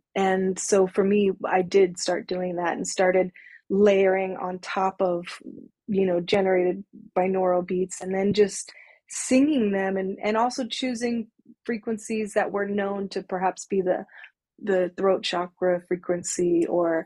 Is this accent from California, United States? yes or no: yes; Berkeley, California, United States; I grew up in Berkeley, okay